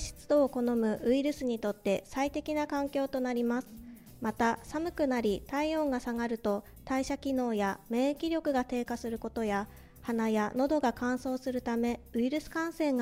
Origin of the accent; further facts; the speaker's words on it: Aomori, Japan; 私は地元が青森市の沖立地区なので、幼少期を過ごした土地で地域医療へ貢献できていることがとても嬉しく、